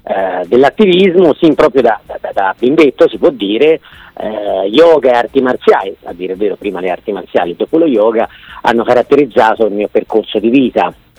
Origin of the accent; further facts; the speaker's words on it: Pistoia, Tuscany, Italy; io sono di Pistoia di origine